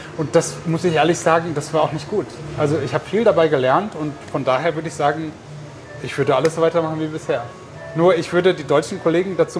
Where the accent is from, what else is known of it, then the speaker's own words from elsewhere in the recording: Germany; Ich finde, dass wir als Deutsche dieses Streben nach Harmonie auch brauchen.